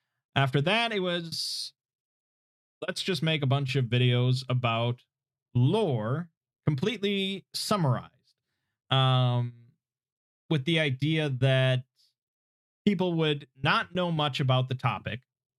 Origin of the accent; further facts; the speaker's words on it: Midwest, United States; Must know if I'm a fellow Midwesterner. Yes, I am. I'm from the Midwest.